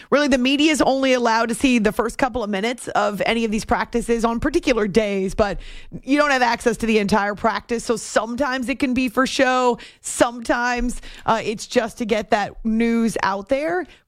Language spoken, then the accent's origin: English; New England, United States; I actually never talked like that when I grew up in New England, but I did use the wicked a ton. People often ask me, how can you be from New England without the accent?